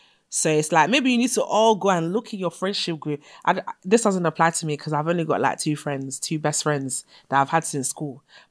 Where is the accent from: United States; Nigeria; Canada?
Nigeria; as a Nigerian girl, we don't have time to be thinking about whether this approach is nice or not